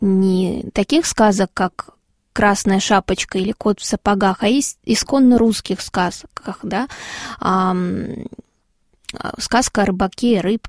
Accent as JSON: {"language": "Russian", "region": "Krasnodar Krai", "country": "Russia", "tie": "born or raised there", "said": "мне они вообще очень близки моему сердцу, потому что я выросла на Кубани"}